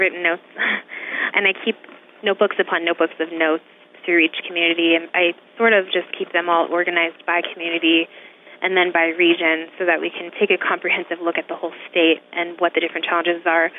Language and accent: English; Bethel, Alaska, United States; I'm Yupik. I was born and raised in Bethel.